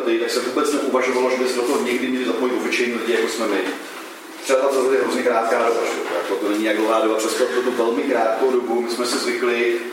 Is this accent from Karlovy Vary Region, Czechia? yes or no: no; Prague, Czechia; Jinak jsem z Prahy, jsem z pražského KSK.